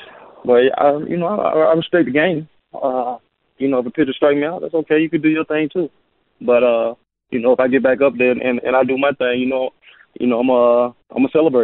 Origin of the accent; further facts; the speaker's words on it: Tuscaloosa, Alabama, United States; Man, it's big in basketball and big in football, obviously. You got University of Alabama, and all we know there is football.